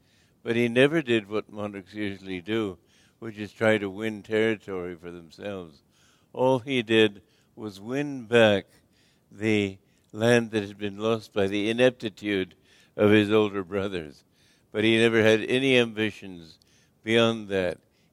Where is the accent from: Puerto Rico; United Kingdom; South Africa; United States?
United Kingdom; England; also born or lived in Romania; And I was brought up in the English system. I was born in Romania, went to school in England.